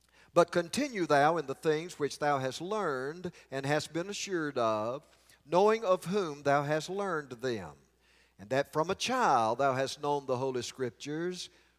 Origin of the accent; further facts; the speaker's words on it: Georgia, United States; I was brought up over in Carroll County, Georgia.